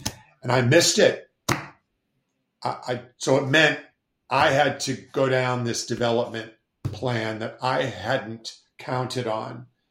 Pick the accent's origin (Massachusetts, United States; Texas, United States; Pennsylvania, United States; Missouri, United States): Massachusetts, United States; Boston; And I spend half my time in Massachusetts on Cape Cod. I'm a Bostonian, right? I'm just down here in the winter.